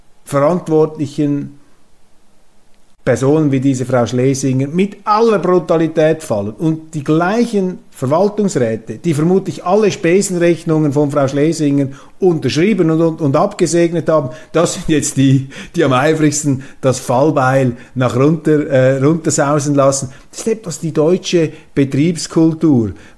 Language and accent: German; Switzerland; Und eigentlich müssten wir doch als Schweizer, auch als Schweizer Zeitungen, mit unseren eigenen Leuten versuchen